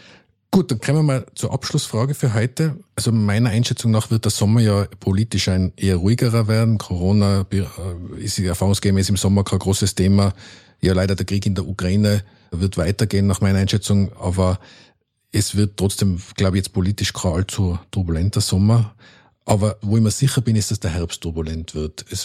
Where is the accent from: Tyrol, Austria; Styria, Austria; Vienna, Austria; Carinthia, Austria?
Tyrol, Austria; Als Tiroler waren wir immer froh, wenn einmal die Leute nach Salzburg geschaut haben.